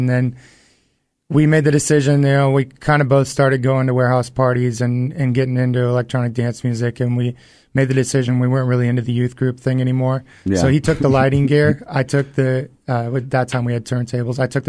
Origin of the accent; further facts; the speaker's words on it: Portland, Oregon, United States; Grew up in Portland, you know, started in the rave dance music scene down there